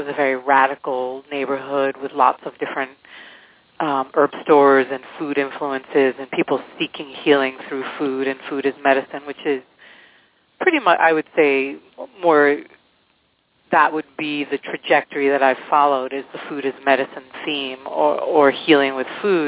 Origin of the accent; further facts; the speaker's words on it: New York City, New York, United States; I was raised in New York City. I was raised downtown in the avant-garde section of New York City called the East Village through 60s and 70s and 80s